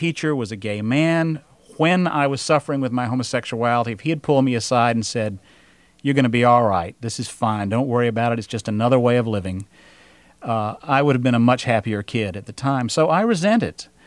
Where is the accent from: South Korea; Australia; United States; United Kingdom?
United States; Raleigh, North Carolina; Yeah, Raleigh's my hometown, and Terry and I marched in Raleigh's first Gay Pride parade about 4 years ago.